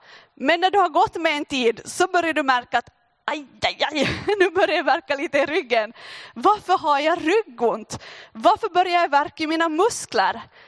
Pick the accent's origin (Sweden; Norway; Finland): Finland; Jag tycker jag måste säga att jag är finne.